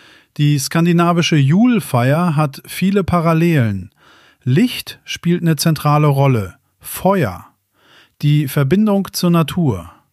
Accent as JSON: {"language": "German", "region": "Northern Germany", "country": "Germany", "said": "bei uns im Norden, Schleswig-Holstein, Niedersachsen, Nordseeküste."}